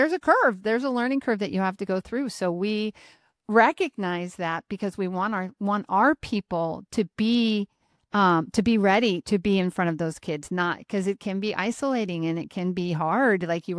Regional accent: Grand Island, United States; 5 points, right in 5 points in Grand Island. That's where, because I grew up in Grand Island. I was actually on Taylor Avenue.

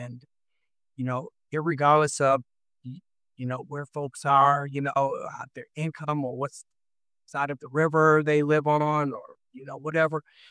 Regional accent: Detroit, Michigan, United States; I was a poor child growing up in Detroit, raised by a single parent who raised three boys.

